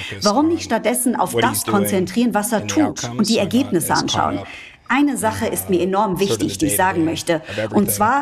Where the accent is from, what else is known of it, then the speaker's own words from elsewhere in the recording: New York, United States; Ich komme ursprünglich aus New York